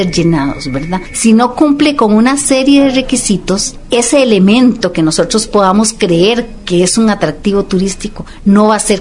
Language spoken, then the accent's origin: Spanish; Costa Rica; somos nosotros los costarricenses los llamados a proteger nuestro recurso